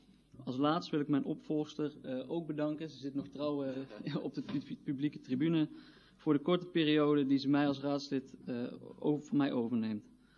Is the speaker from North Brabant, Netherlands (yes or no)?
yes; Heesch, North Brabant, Netherlands; born there; En ik heb een woning gevonden in mijn geboortedorp Hees.